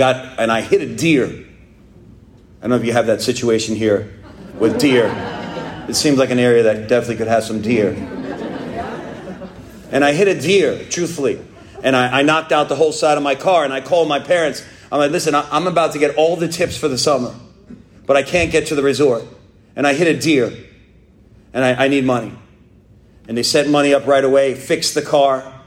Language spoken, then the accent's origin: English; New York, United States; I'm from New York. We go down to Florida all the time.